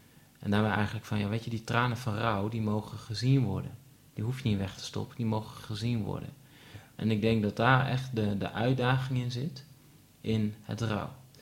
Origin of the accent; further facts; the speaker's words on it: Netherlands; lopen ze een hele week een nationale week van rouw en wij als Nederlanders...